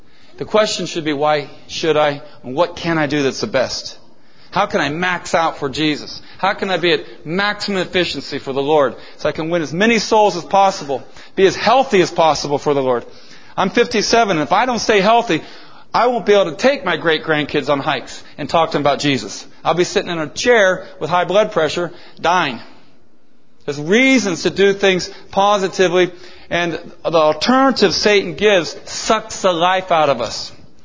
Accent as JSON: {"language": "English", "region": "Ohio", "country": "United States", "tie": "born or raised there", "said": "My home state of Ohio, 44,000 victims."}